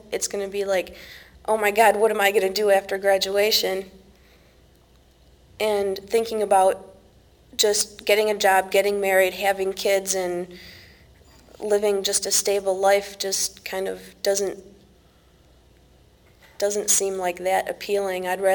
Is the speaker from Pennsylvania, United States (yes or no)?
no; Warren, Michigan, United States; My hometown is Warren, which is right outside the city of Detroit, so it's a basically suburban area. Not too many kids running around, a lot of very conservative people. It's pretty much a blue-collar town.